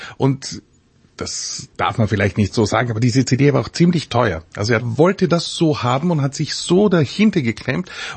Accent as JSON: {"language": "German", "region": "Vienna", "country": "Austria", "said": "was ich als Wiener jetzt wieder sagen muss"}